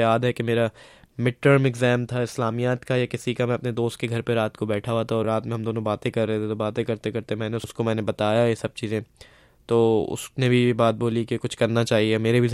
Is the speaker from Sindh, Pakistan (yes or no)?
yes; Karachi, Sindh, Pakistan; میرا تعلق کراچی پاکستان سے ہے.